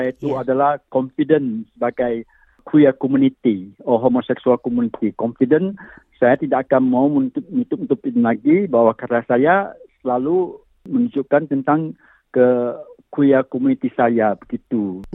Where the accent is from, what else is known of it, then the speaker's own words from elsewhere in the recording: North Sumatra, Indonesia; kampung saya juga indah. Ada sawah-sawah ya. Ada Danau Toba juga itu bagus ya. Juga ada kelapa sawit, pohon karen gitu.